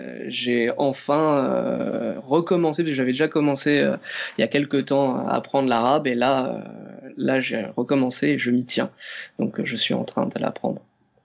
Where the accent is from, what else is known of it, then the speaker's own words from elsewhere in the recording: Paris, Île-de-France, France; born there; De syrien de par mon père et français de par ma mère. Voilà. Et je suis né en France, à Paris.